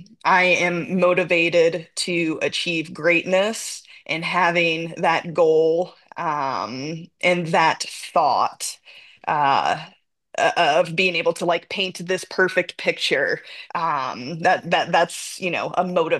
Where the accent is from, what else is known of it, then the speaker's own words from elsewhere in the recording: Florida, United States; moved away as an adult; now in Utah, United States; I move away from my family and my friends in Florida, born and raised in Florida, and I move out here to Utah.